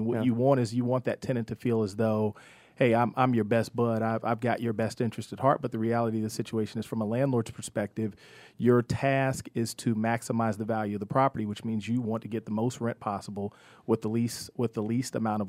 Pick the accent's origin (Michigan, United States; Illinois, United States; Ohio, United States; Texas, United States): Ohio, United States; Cincinnati; now in Atlanta, United States; Well, again, I'm originally from Cincinnati, Ohio.